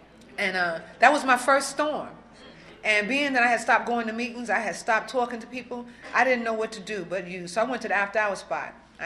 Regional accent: New York, United States; now in Washington, United States; I'm from New York. And I got clean in Washington, D.C. I first came around in 84, then I went back out. My sister brought me here because we lost our mother and father in New York.

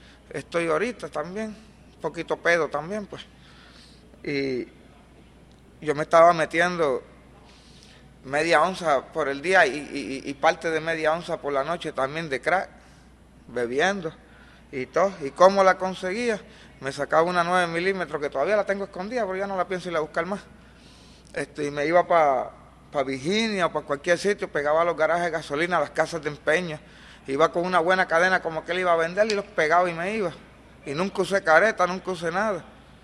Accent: Puerto Rico; soy boricua, hispano como somos, de la raza 100%.

